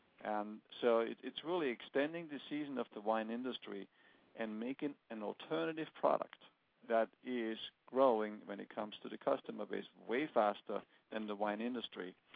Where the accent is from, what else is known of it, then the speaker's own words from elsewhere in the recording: Austria; English is a second language; the rape plant in my home country, where I come from in Austria